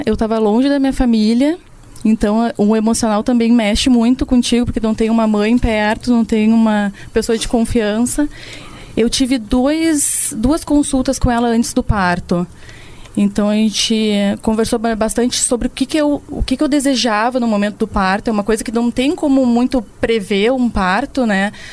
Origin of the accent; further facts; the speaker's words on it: Porto Alegre, Rio Grande do Sul, Brazil; Na verdade, eu vim de Porto Alegre